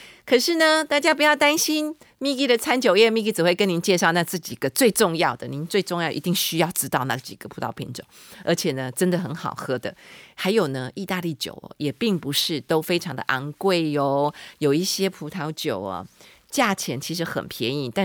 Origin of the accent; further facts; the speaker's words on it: Taiwan; 或者是我一个台湾人，真的看不到讲中文的人哦